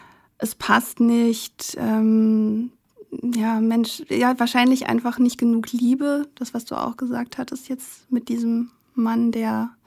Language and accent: German; Hesse, Germany; ich bin in einem Dorf aufgewachsen in Hessen und da gab es so ein paar Türken, Russen, aber da gab es nicht viele Ausländer in meiner Kindheit.